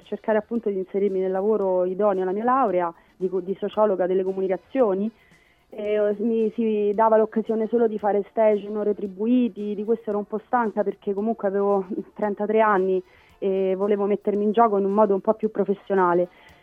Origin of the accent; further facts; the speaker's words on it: Rome, Lazio, Italy; da romana continuamente dicevo a mia mamma e mio papà che non avrei mai lasciato Roma